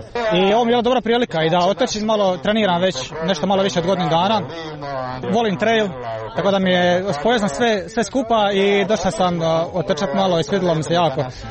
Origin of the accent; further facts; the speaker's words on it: Croatia; dolazim tu iz Hrvatska preko granice, jako blizu